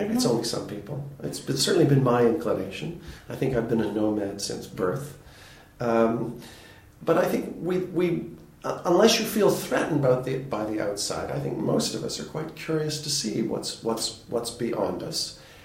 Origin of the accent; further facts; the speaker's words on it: Canada; And as a Canadian, I'm very aware of the importance of the beaver trade